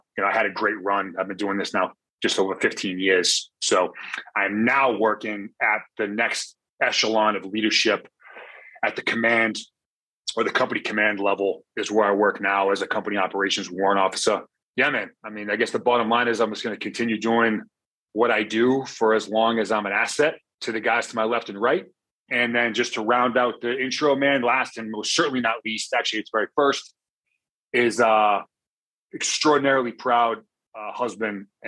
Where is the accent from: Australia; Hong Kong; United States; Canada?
United States; I was certainly proud of being American and proud of our culture and way of life.